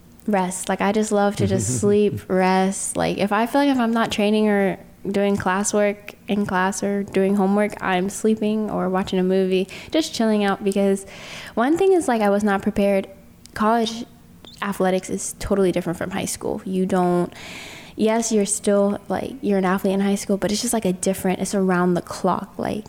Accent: Loudoun, Virginia, United States; I'm from Northern Virginia. I'm from Loudoun, Virginia.

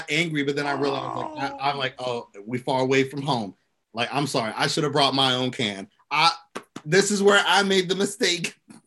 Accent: Florida, United States; Like, I am from Florida. I do Florida shit.

